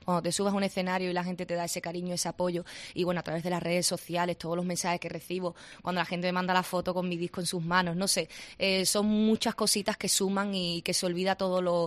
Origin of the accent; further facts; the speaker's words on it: Ceuta, Spain; ya hemos presentado este disco en directo en mi tierra, en Ceuta